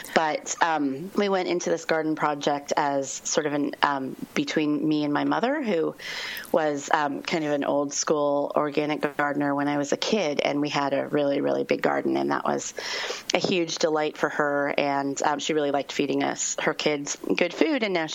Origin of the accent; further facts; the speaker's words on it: California, United States; I grew up in Northern California, so I always think of it as like the gold season